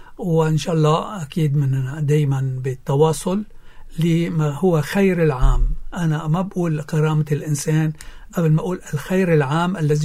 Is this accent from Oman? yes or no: no; Lebanon; accent: Lebanese; لهجتنا اللبنانية